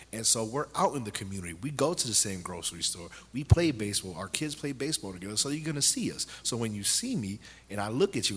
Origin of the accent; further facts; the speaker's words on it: Mount Vernon, New York, United States; also born or lived in Poughkeepsie; I grew up in Mount Vernon, New York, 3rd and 3rd Projects, then moved up to Poughkeepsie, in the town of Poughkeepsie, where things were a little bit better, but there was still some chaos there.